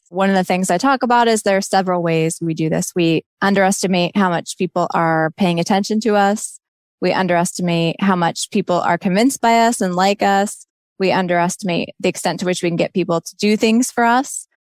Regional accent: New Jersey, United States; I grew up in New Jersey, and people have a certain image of what New Jersey is like, but I actually grew up on a farm in New Jersey.

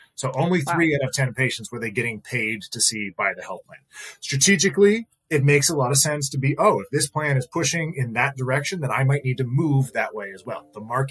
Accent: North Carolina, United States; born there; I am a North Carolinian by birth, so I will always come back to my home state.

